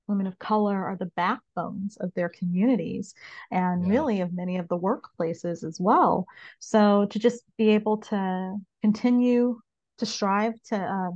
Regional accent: Nebraska, United States; we were just talking, I'm from Nebraska.

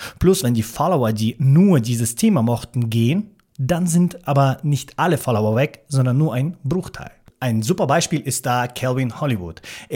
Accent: Baden-Württemberg, Germany; also born or lived in Russia; geboren in Russland, Migrationshintergrund, aufgestiegen von der Hauptschule, Gymi gemacht, aufgewachsen am Bodensee im Schwabenländle

